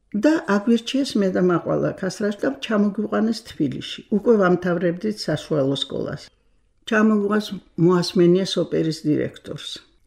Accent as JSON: {"language": "Georgian", "town": "Kutaisi", "region": "Imereti", "country": "Georgia", "also_born_or_lived": "Russia", "said": "ქუთაისიდან ვარ, მაგრამ ქუთაისში ჩამოვედი, мама ჩემი იყო ფრინავი. და ომის შემდეგ რუსეთიდან, დედაჩემი რუსია, ჩამოვედით ომის შემდეგ ქუთაისში. და იქ უკვე ვიყავი 5 წელს დაახლოებით"}